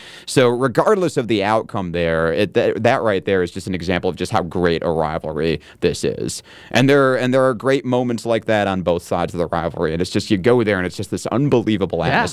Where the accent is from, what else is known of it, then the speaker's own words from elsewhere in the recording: Lansing, Michigan, United States; because I grew up in Lansing